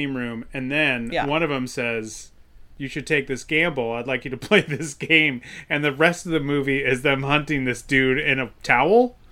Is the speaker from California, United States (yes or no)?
yes; San Diego, California, United States; And, like, I know you and I grew up in San Diego